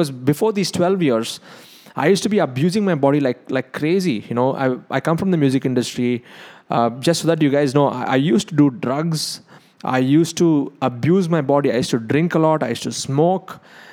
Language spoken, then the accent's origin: English; South India, India; And because I'm South Indian, North Indian, you may have different options over there.